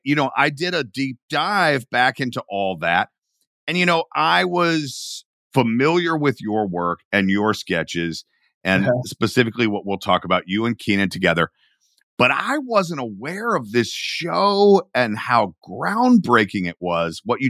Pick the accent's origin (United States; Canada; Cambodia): United States; Atlanta, Georgia; And I mean, it's very different now, but I grew up in Atlanta.